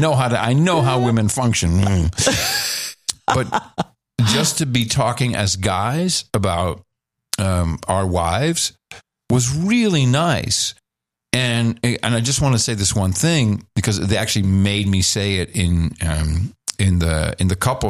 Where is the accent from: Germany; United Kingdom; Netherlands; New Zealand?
Netherlands; So growing up in the Netherlands, the tradition is something called na-tafelen.